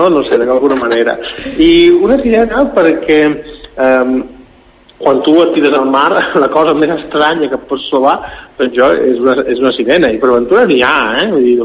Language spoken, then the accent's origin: Catalan; Balearic Islands, Spain; nosaltres som de Mallorca